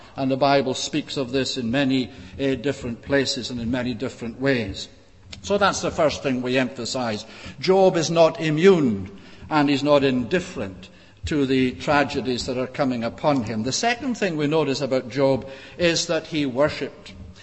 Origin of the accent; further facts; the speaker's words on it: Scotland, United Kingdom; And I was brought up in Scotland, as you know, with this mad idea that boys don't cry.